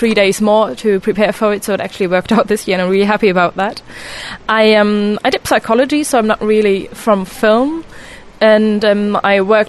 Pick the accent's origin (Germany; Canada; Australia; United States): Germany; I'm 23 and I'm from Germany.